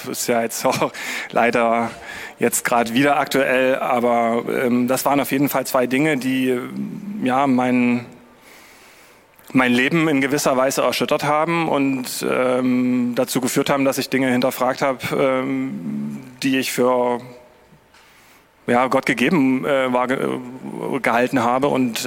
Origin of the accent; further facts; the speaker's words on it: Bad Schlema, Saxony, Germany; now in Leipzig, Germany; ich bin Sachse, ja, mein ganzes Leben lang schon und ich komme aus dem Erzgebirge, aus Bad Schlema, falls das jemand was sagt, und seit 2004 in Leipzig.